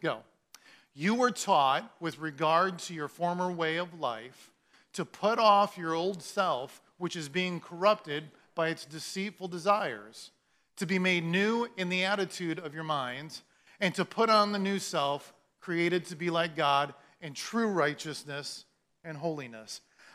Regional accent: Iowa, United States; I'm like, no, I'm from Iowa.

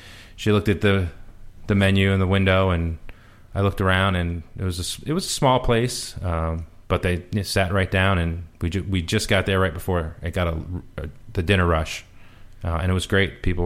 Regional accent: New York, United States; now in Massachusetts, United States; where I grew up in New York, and now I lived in Massachusetts, sort of trained to not want to like California.

